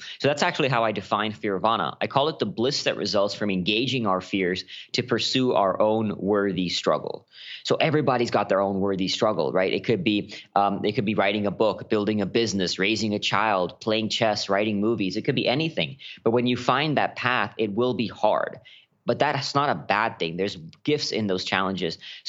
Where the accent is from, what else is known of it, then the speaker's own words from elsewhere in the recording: India; also born or lived in Singapore; now in Austin, United States; And when I moved from India to Singapore to Austin, Texas, when I moved over, I got into drugs pretty heavily for a little while